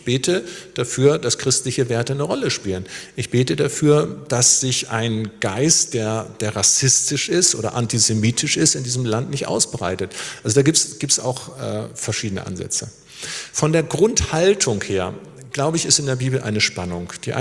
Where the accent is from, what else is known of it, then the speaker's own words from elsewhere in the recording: Schleswig-Holstein, Germany; ich bin ja in Schleswig-Holstein aufgewachsen